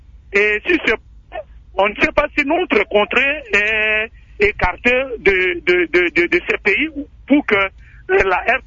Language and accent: French; Gbadolite, Nord-Ubangi, DR Congo; nous sommes des Congolais et nous aimons plus regarder notre propre chaîne. Et surtout que c'est une chaîne nationale. Mais malheureusement pour nous ici, dans la province du Nord-Ubangi, la ville de Gbadolité